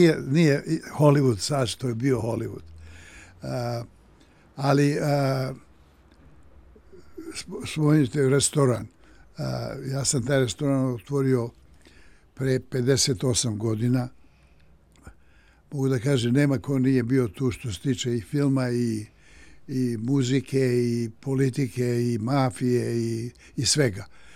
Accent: Belgrade, Serbia; ja sam odrastao u Beogradu i odrastao sam da gledam većinom ratne filmove.

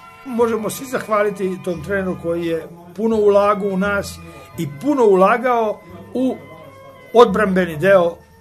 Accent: Subotica, Vojvodina, Serbia; on iz Pule, ja sam iz Subotice. Došli smo zajedno u Beograd

